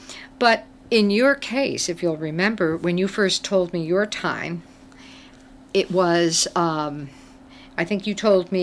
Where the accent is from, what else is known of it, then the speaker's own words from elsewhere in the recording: East Coast, United States; born there; now in Michigan, United States; because I was born on the East Coast and have now live here in Michigan